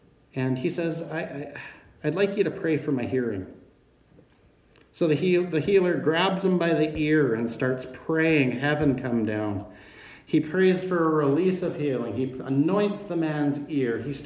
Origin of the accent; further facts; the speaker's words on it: Canada; See, sometimes we are so Canadian. We're so polite.